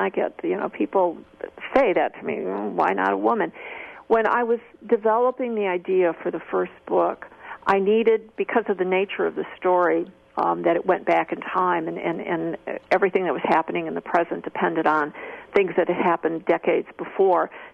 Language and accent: English; Chicago, Illinois, United States; I knew Chicago cops. I'm from Chicago originally, so all of these things kind of came into play.